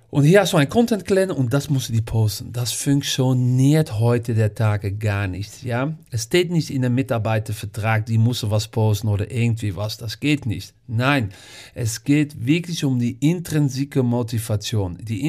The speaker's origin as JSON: {"language": "German", "country": "Netherlands", "second_language": "German", "said": "in Deutschland, Holland, wo ich herkomme und auch Belgien."}